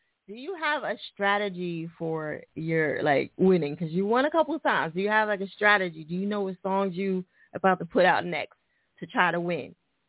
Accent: New Jersey, United States; He's from Jersey. Representing my home state.

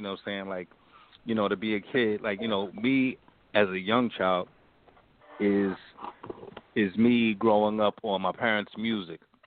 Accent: Queens, New York, United States; I'm from the project. I'm from Astoria Project. I'm from the Bland Project from Queens.

